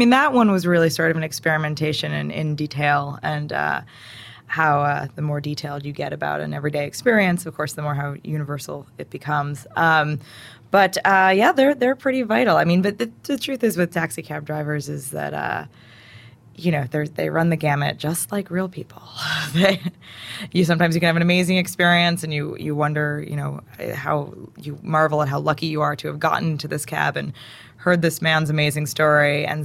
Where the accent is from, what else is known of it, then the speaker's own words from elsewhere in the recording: White Plains, New York, United States; I am from White Plains, which is the sort of southern region of Westchester County.